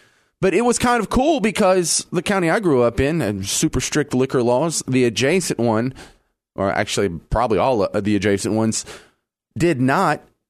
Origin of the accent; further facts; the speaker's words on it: Texas, United States; But in the county where I grew up in Texas, there wasn't beer or wine, much less liquor in a grocery store.